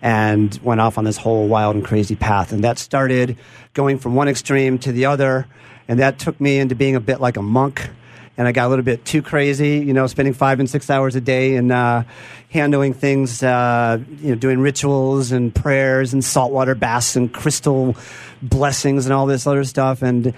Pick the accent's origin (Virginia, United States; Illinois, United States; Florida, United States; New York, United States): Illinois, United States; Glencoe; So I grew up in Glencoe, out in Chicago.